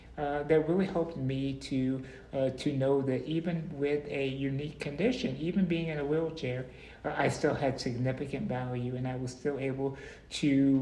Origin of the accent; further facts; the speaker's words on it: St. Louis, Missouri, United States; So I was born in St. Louis, Missouri back in 1984. Prior to being born … was born in 1978, and she also was born with muscular dystrophy. I grew up in a neighborhood in St. Louis